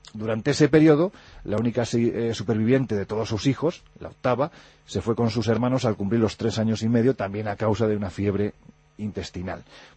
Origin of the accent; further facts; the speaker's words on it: Andalusia, Spain; Yo que soy andaluz con muy poca gracia